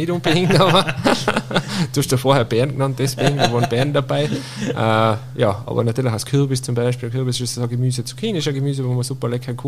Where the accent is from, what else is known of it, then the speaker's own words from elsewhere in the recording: Austria; so wie bei uns in Österreich, Klassiker